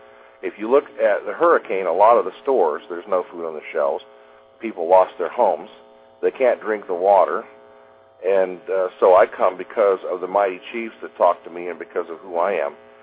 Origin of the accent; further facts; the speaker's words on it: South Dakota, United States; I'm from the Pine Ridge Indian Reservation.